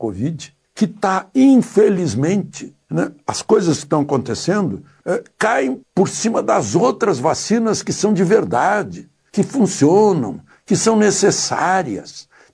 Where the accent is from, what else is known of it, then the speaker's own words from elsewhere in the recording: Rio Grande do Sul, Brazil; Eu sou gaúcho, aproveito, né?